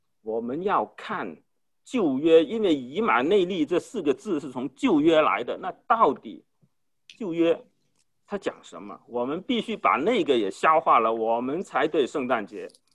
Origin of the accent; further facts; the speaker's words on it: Guangdong, China; 这是我们广东人喝的汤哈，老火靓汤。我们广东人很喜欢吃饭之前就放一些汤